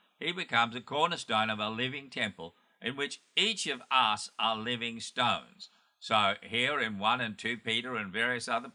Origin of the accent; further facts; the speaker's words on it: Australia; myself, I'm an Australian and you're African